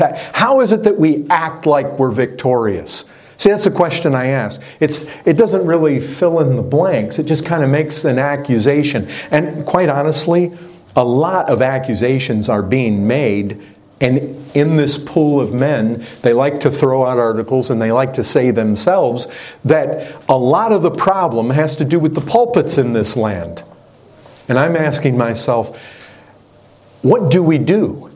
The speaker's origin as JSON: {"language": "English", "region": "Texas", "country": "United States", "said": "even though I'm from Texas, and so we're still pretty, we like our liberties and like our rights down there quite a bit."}